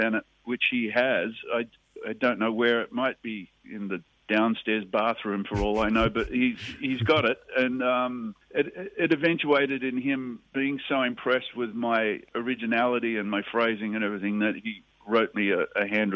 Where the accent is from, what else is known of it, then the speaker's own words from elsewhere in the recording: Australia; accent: Australian; The biggest thing I had to hold on to in the United States was not losing my Australian accent.